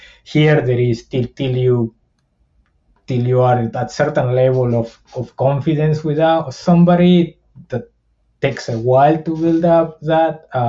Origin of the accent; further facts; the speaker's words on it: New Zealand; I did find this homey town familiarity that I grew up with here in New Zealand throughout.